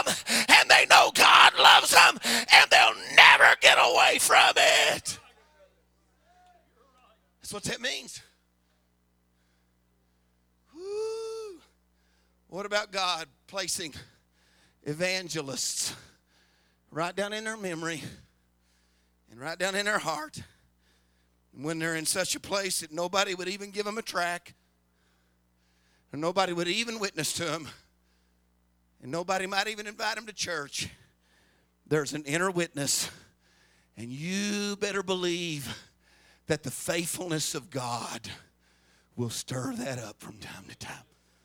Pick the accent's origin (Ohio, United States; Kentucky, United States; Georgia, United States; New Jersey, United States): Kentucky, United States; Louisville; born there; now in Tulsa, United States; I mean, I was born in Louisville and visit my dad there every summer.